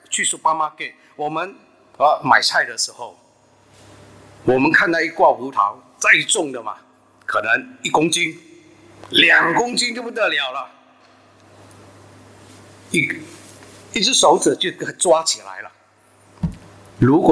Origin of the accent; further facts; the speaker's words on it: Singapore; 我们新加坡人大家都知道，全世界人知道喜爱吃榴莲嘛